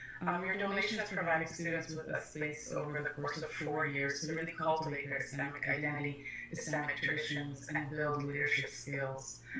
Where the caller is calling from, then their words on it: Ann Arbor, Michigan, United States; and I'm currently calling from Ann Arbor, Michigan.